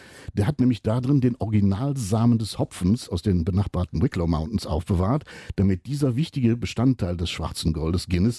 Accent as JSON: {"language": "German", "town": "Cologne", "region": "North Rhine-Westphalia", "country": "Germany", "tie": "born or raised there", "said": "zu meiner Heimatstadt Köln"}